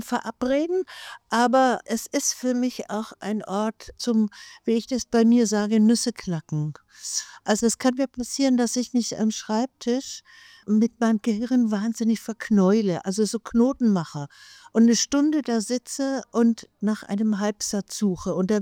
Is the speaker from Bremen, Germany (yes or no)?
no; Herzogenaurach, Bavaria, Germany; Und ich komme aus Mittelfranken, wie gesagt aus Herzogenaurach. Und die nächste größere Stadt ist Erlangen, eine Universitätsstadt, wo ich auch, wie es auch im Buch steht, ins Gymnasium gegangen bin.